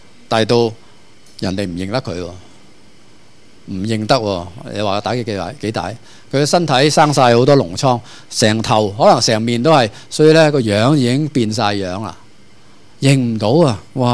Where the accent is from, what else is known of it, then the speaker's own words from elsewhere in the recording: Hong Kong; 可能我哋香港人或中国人含蓄啲